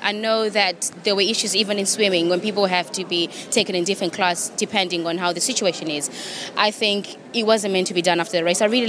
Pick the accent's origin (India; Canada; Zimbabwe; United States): Zimbabwe; now in London, United Kingdom; I live in London. I've been here for a very long time. But I'm originally from Zimbabwe.